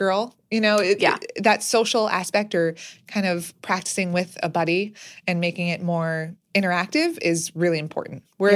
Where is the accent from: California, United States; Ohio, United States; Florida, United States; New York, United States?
New York, United States; Manhattan; But backtracking, my sister and I were born and raised in Manhattan.